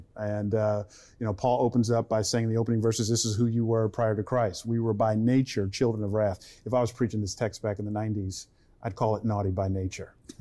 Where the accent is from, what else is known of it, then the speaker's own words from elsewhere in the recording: Atlanta, Georgia, United States; you know, I grew up in Atlanta, their mayor, Keisha Lance Bottoms